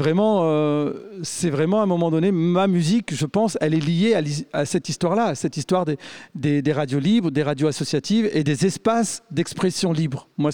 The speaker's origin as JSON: {"language": "French", "town": "Roubaix", "region": "Hauts-de-France", "country": "France", "said": "Donc on commence chez nous à Roubaix, à Lille, et puis à Arras"}